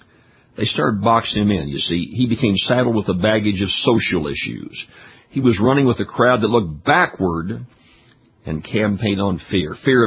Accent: Louisiana, United States; He's from my home state of Louisiana.

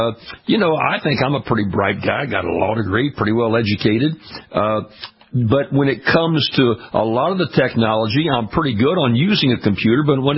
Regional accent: Louisiana, United States; That certainly is the case in my home state of Louisiana.

